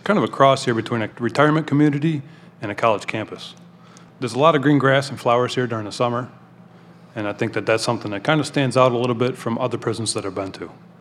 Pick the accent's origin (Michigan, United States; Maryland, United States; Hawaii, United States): Michigan, United States; Macomb; I'll be 40 years old next month. I'm from Macomb, Michigan.